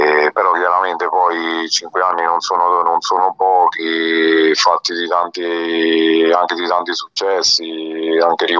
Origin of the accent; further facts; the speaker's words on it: San Benedetto del Tronto, Marche, Italy; io sono di San Benedetto